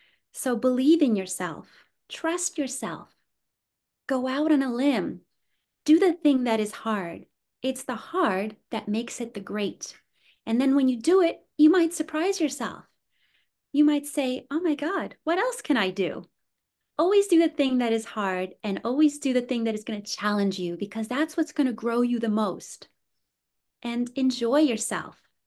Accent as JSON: {"language": "English", "town": "New York City", "region": "New York", "country": "United States", "tie": "born or raised there", "said": "And then, of course, my hometown race, I'm pacing the New York City Marathon again."}